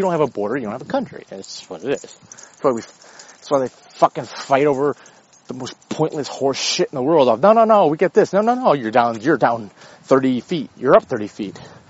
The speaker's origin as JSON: {"language": "English", "country": "United States", "said": "it's just long-standing pet peeve of mine when I see people, my fellow Americans, and they're like, I'm Irish, I'm Irish."}